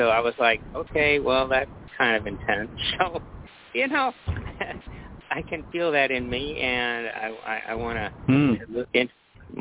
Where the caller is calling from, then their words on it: St. Louis, Missouri, United States; Hello, Michael. … St. Louis.